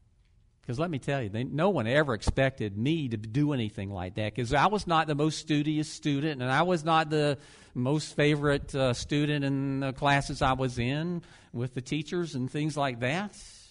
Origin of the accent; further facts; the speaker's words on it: Ocala, Florida, United States; we grew up in Ocala